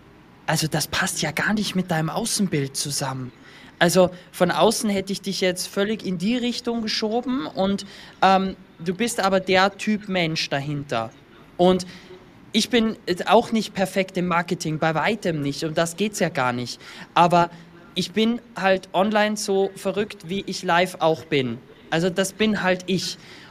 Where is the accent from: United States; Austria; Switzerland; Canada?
Austria; Bei uns in Österreich